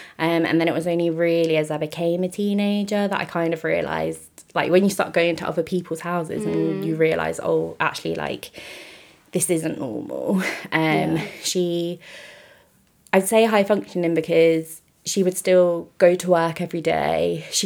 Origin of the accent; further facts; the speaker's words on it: London, United Kingdom; So I grew up just outside of London by Heathrow Airport.